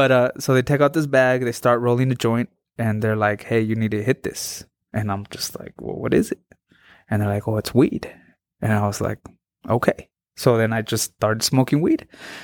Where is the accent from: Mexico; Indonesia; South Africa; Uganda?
Mexico; now in United States; You know, I was bullied in Mexico, but the States was worse. You know, over there I was bullied because I was from America. Over here I'm bullied because I'm from Mexico, right?